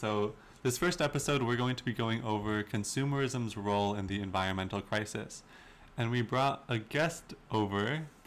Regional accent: Waterbury, Connecticut, United States; I grew up in Waterbury, Connecticut, so it's kind of a very desperate area to get some more income and some more resources.

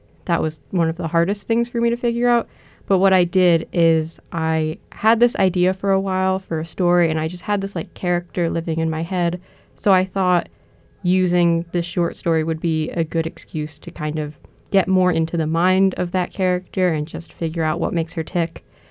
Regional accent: Durham, Connecticut, United States; I'm a junior here at UConn, and I'm studying English and history, and I'm doing a minor in digital public history, and I'm from Durham, Connecticut.

